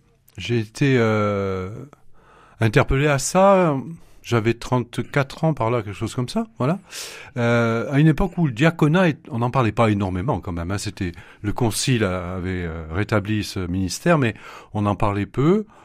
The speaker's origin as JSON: {"language": "French", "town": "Firminy", "region": "Auvergne-Rhône-Alpes", "country": "France", "said": "Je suis de Firminy, qui est une ville ouvrière."}